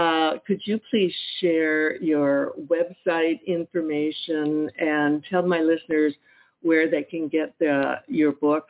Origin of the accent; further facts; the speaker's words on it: California, United States; I'm from California. Well, we were there for over 40 years.